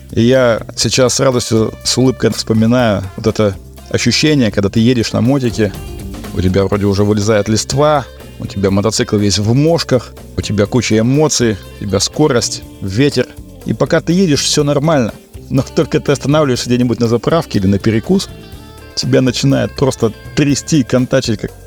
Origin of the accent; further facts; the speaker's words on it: Novosibirsk, Novosibirsk Oblast, Russia; В Новосибирске тот город, откуда я родом.